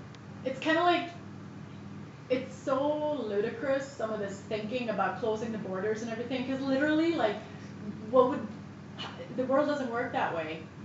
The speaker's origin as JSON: {"language": "English", "town": "Fagersta", "region": "Västmanland", "country": "Sweden", "tie": "born or raised there", "said": "from Fagersta in Sweden, my hometown."}